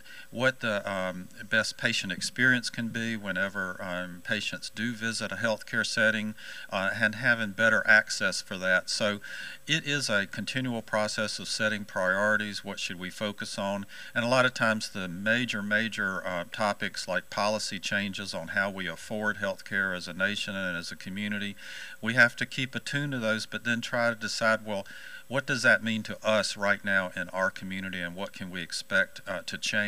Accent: Florence, South Carolina, United States; I am from Florence, right here in South Carolina.

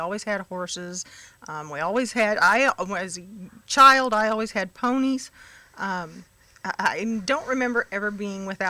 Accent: California, United States; now in McCormick, United States; I'm originally from California.

